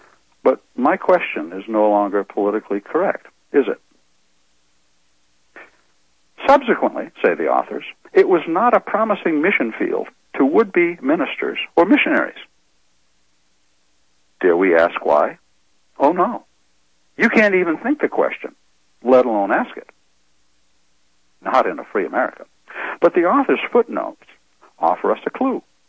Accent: Maine, United States; I even knew a couple Indians back in my home state of Maine.

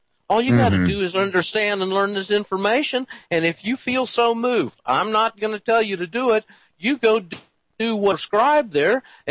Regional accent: United States; born there; Well, I was born in the United States

